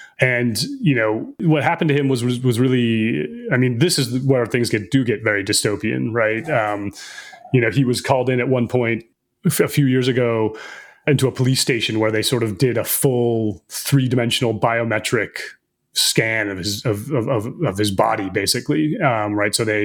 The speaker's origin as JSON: {"language": "English", "country": "United States", "said": "And you know, what is fascinating as an American looking at this and what's happening in China"}